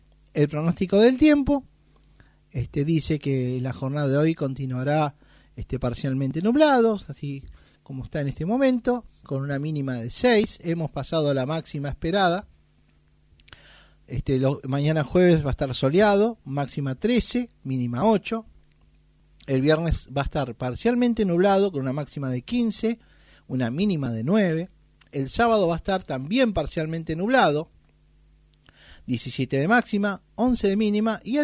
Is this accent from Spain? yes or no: no; Argentina; Pero bueno, soy argentino, pago impuestos como todo el mundo, trabajo.